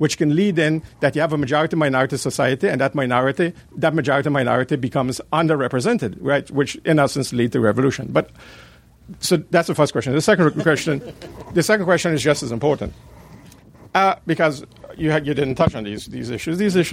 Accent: Netherlands; also born or lived in Caribbean; I come from the Caribbean. I grew up in the Netherlands.

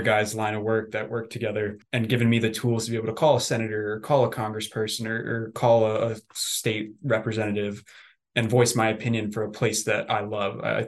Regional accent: New Jersey, United States; And then I grew up in the Northeast in a coastal New Jersey town. So water was, I lived 10 minutes away from the beach.

